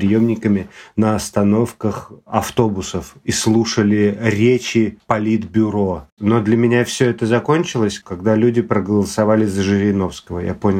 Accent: Georgia; Я грузин, поэтому мне интересна грузинская культура.

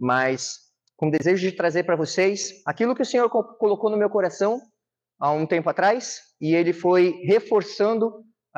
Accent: Santos, São Paulo, Brazil; born there; sou nascido em Santos.

